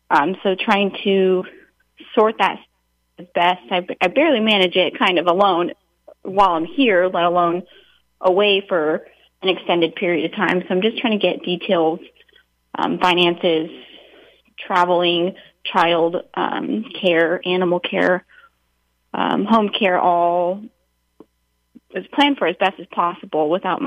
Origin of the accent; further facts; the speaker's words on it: United States; I felt as if it was my duty as an American